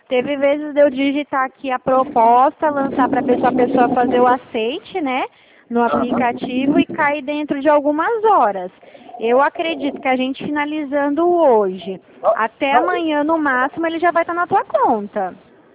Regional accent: Dracena, São Paulo, Brazil; Eu sou aqui de Dracena

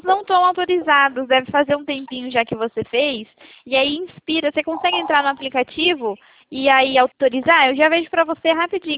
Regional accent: São Paulo, Brazil; Sou de São Paulo.

